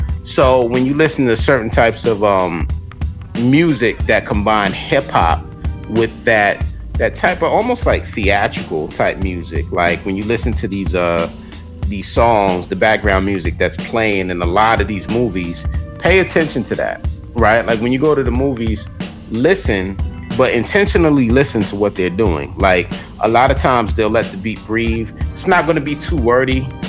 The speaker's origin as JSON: {"language": "English", "town": "Queens", "region": "New York", "country": "United States", "tie": "born or raised there", "said": "So I know growing up in Queens, everything was about the bars. Everything was about the lyrics."}